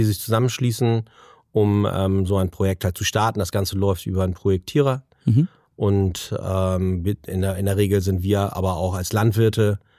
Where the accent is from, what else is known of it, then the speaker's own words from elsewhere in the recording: Ramelsloh, Lower Saxony, Germany; Ich bin 53 Jahre alt, komme aus Ramelsloh, also hier aus dem Geschäftsgebiet. Bin Familienvater von zwei fast erwachsenen Kindern und aufgewachsen auf dem elterl